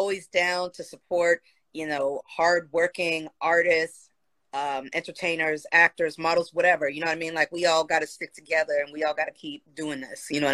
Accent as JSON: {"language": "English", "town": "San Jose", "region": "California", "country": "United States", "lives_now": "East Bay, United States", "said": "I'm originally from San Jose, and when I moved to the East Bay"}